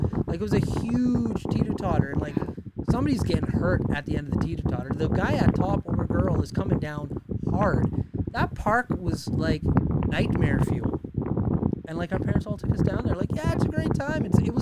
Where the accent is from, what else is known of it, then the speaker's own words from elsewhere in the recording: Alberta, Canada; I grew up in Thickwood primarily, like in Dickensfield, and, like, it's so chill and laid back, and, like, you can do almost anything. It's just, like, a relaxed environment.